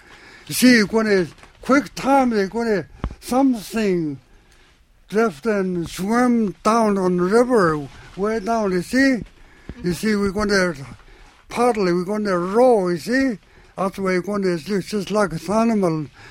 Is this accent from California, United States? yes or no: no; Arctic Village, Alaska, United States; Arctic Village.